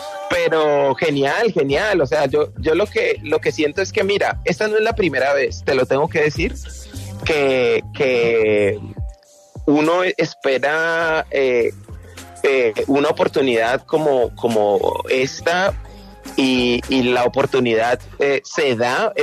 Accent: Cali, Valle del Cauca, Colombia; yo vengo de Cali

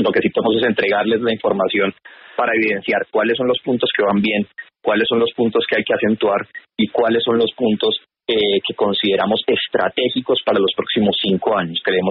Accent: Colombia; no solamente para la comunidad internacional, sino especialmente para nosotros como colombianos.

